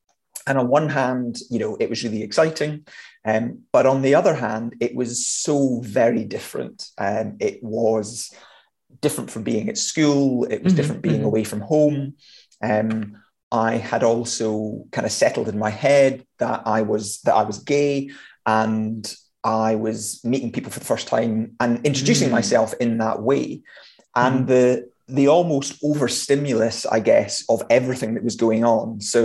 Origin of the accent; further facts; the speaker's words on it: Scotland, United Kingdom; Obviously, I'm from Scotland.